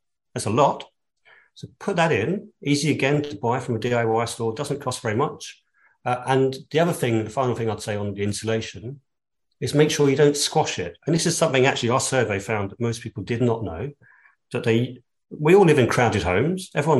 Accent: London, United Kingdom; I'm a Londoner

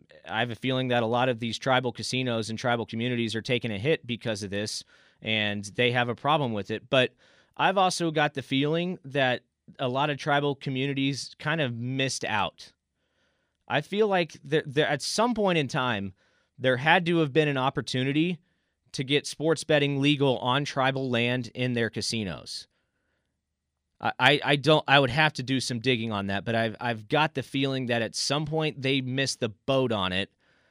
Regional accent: Arizona, United States; Here in my home state of Arizona

